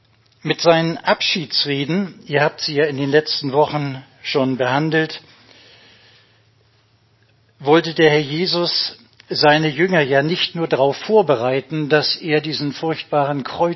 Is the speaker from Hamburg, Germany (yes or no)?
yes; Hamburg, Germany; Ja, als Hamburger kommt man heute mit etwas einigermaßen stolz geschwellter Brust.